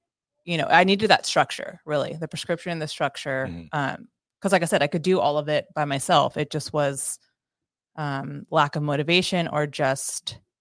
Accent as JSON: {"language": "English", "town": "Danville", "country": "United States", "said": "I'm from Danville originally, so moved home"}